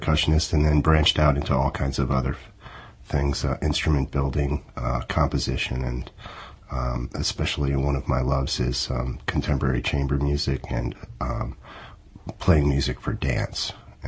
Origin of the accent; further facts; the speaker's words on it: Midwest, United States; now in St. Louis, United States; I was born outside of Chicago, so I'm raised, corn-fed, raised in the Midwest